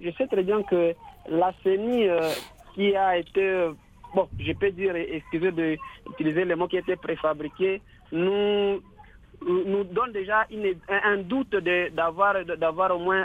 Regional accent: South Kivu, DR Congo; Parce que quand on va commencer ici chez nous, au Sud Kivu

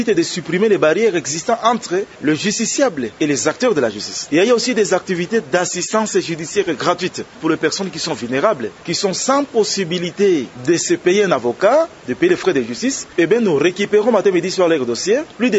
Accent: DR Congo; N'oubliez pas qu'ici, chez nous, en RDC, la justice n'est pas gratuite

